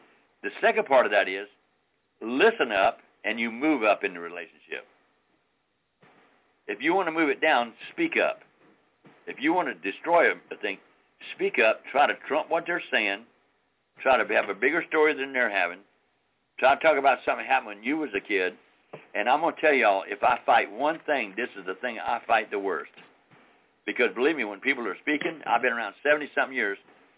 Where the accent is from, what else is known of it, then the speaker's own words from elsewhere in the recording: Charleston, South Carolina, United States; We're from Charleston, South Carolina.